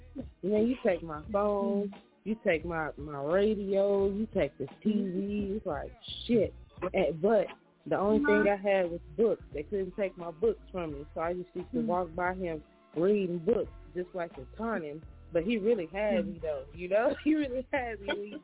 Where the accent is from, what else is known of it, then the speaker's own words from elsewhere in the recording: Houston, Texas, United States; Because speaking of lean, y'all know I'm from Houston. I'm from South Park, too. So, you know, whatever that means to y'all. But I definitely, I heard a lot of that growing up.